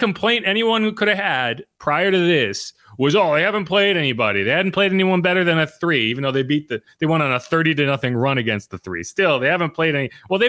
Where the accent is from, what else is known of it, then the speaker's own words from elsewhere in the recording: Willimantic, Connecticut, United States; about 15 minutes from my hometown, which is Willimantic, Connecticut